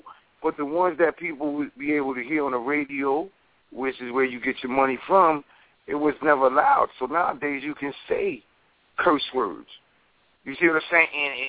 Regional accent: New York City, New York, United States; We grew up, we could say we was in the slums. Them buildings was burned down. I'm from Harlem.

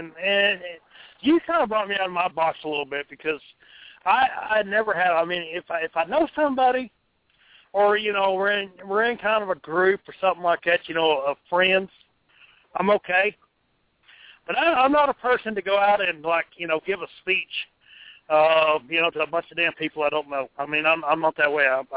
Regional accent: Texas, United States; hell, you're from Tennessee, I'm from Texas.

